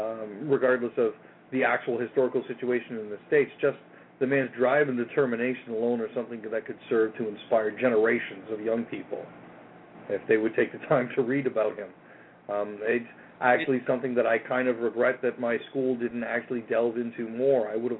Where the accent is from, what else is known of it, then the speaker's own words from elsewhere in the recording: Toronto, Ontario, Canada; growing up in Toronto and growing up in Canada.